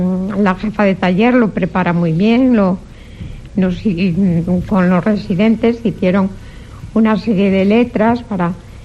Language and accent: Spanish; San Román, Spain; Claro, soy de San Román.